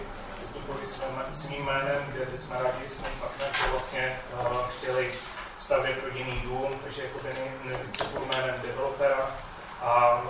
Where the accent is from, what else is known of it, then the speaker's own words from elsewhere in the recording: Kosmonosy, Central Bohemian Region, Czechia; jsem občanem Kosmonos, jako jsem rodák Kosmonos, byl jsem jak do základní nebo mateřské školy